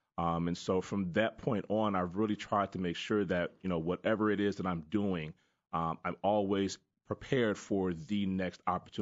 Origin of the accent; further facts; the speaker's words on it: Chicago, Illinois, United States; From Chicago.